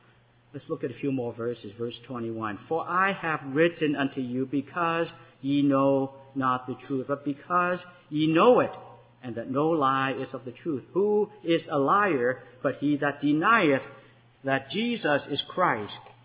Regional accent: Canada; Now, some of you and Canadians, and we as Canadian perhaps won't even understand this word as much as our American brethren.

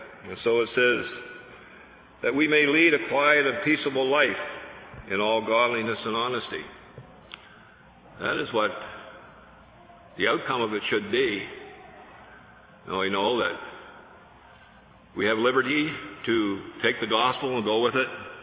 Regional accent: Canada; I'm from Canada. Up there we have two-party system pretty well.

